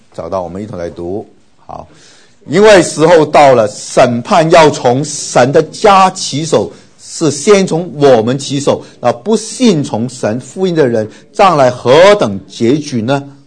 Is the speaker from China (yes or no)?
no; Taiwan; 然后我们从台湾来的就比较了解到成功领当兵